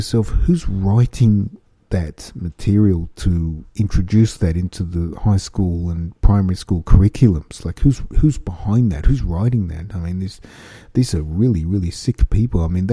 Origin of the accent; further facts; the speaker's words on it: Australia; Growing up in Australia was kind of fun, you know.